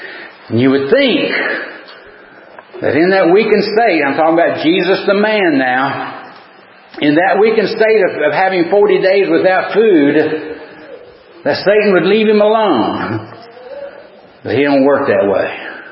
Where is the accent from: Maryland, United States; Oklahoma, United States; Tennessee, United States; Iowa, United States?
Tennessee, United States; As we used to say growing up in East Tennessee, we didn't see the moon or the sun until it was noon because the mountains were there